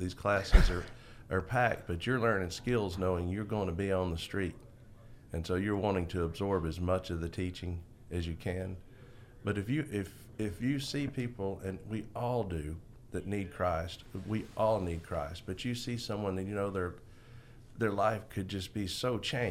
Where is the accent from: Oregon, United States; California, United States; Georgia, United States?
Georgia, United States; I'm biased because I'm from West Georgia, but we live in a very blessed area.